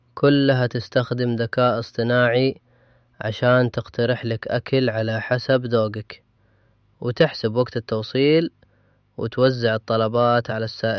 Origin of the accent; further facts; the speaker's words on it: Saudi Arabia; وين نشوف الذكاء الاصطناعي في حياتنا اليومية كسعوديين؟